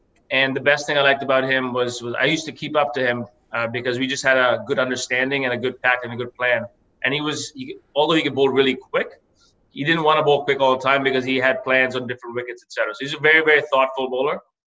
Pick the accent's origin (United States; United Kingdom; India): India; moved away; So growing up in India, I was always the keeper.